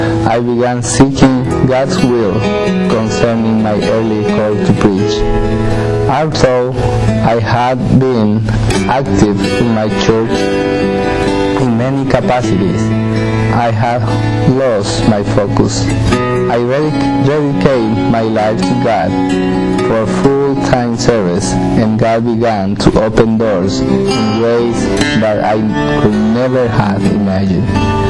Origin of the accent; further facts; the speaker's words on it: Santa Cruz, Bolivia; I was born in Santa Cruz, Bolivia, where I grew up in a Christian home.